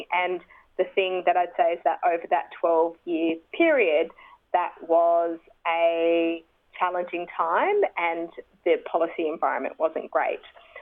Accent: Australia; I'm an Australian with Goan Indian heritage. So my mum and dad were both born in Goa, from different villages, and they actually both grew up in Kenya. My sister was born in Kenya

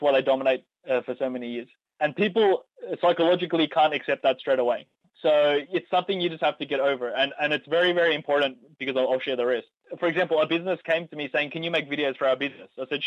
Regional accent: Australia; growing up in Australia, we don't have the strong family ties that a lot of Pinoy have.

